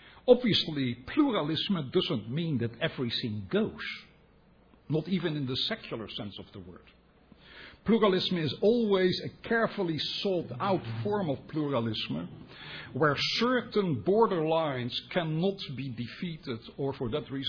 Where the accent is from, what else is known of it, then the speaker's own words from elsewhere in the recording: Netherlands; accent: Dutch; English is a second language; I'm saying this because of my Dutch accent. I'm sorry about that. I can't get rid of it.